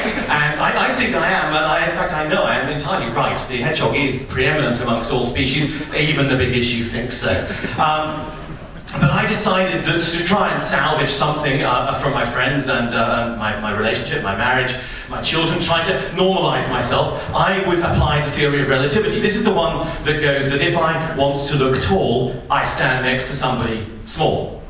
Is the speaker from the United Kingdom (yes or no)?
yes; England, United Kingdom; Now, being English, I'm prone to the use of irony and stuff